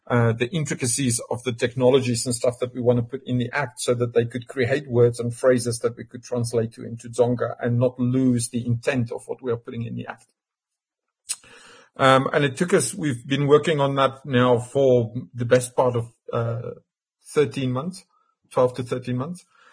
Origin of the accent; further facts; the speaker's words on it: Australia; also born or lived in Singapore; And even I'm classed as Singaporean, although I'm Australian, because I lived in Singapore just before I moved here.